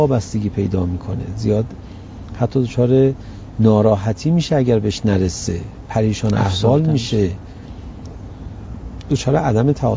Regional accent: Iran; ما طلبه هستیم، یعنی که میدید ما ایرانی هستیم

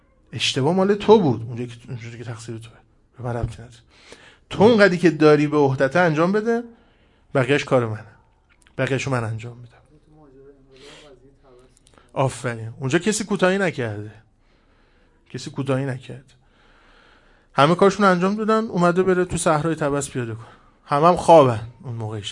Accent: Iran; بماند که ما تو ایرانی هستیم، قوم مشرقی و قبیله سلمانی هستیم

